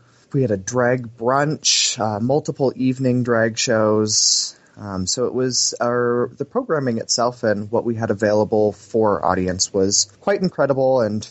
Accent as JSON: {"language": "English", "region": "Montana", "country": "United States", "tie": "born or raised there", "said": "Funny enough, I am actually a fifth generation Montanan. I grew up in the Gallatin Valley."}